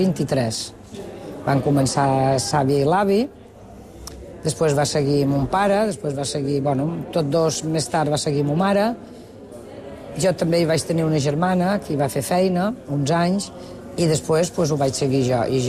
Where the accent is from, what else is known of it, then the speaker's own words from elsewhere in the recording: Mahón, Balearic Islands, Spain; born there; vaig néixer dia 6 de gener de 1960. Vaig néixer a Maó junt amb un germà.